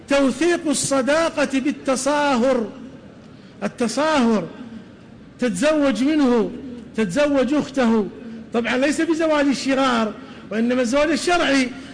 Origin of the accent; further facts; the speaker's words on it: Medina, Medina Province, Saudi Arabia; وعندنا في الحجاز في المدينة يقولون